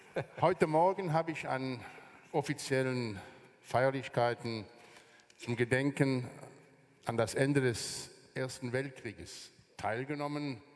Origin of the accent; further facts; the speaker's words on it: Wallonia, Belgium; wegen der rechtswidrigen, aber effektiven Annexion meiner Heimat durch Hitler-Deutschland